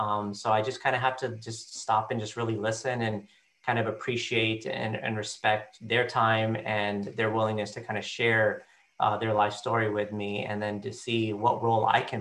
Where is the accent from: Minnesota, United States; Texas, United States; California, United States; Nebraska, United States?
California, United States; I grew up in Southern California, and I did a lot of all my education and training here